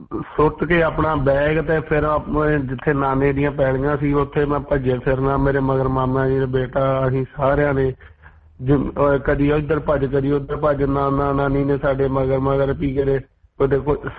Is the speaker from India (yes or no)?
yes; Vairo Nangal, Punjab, India; ਮੈਂ ਜ਼ਿਲ੍ਹਾ ਗੁਰਦਾਸਪੁਰ ਤੋਂ ਵੈਸੇ ਮੇਰਾ ਪਿੰਡ ਬਟਾਲੇ ਦੇ ਨਜ਼ਦੀਕ ਆ ਵੈਰੋ ਨੰਗਲ ਮੇਰਾ ਪਿੰਡ ਆ ਜੀ ਮਹਿਤਾ ਚੌਂਕ ਦੇ ਨਜ਼ਦੀਕ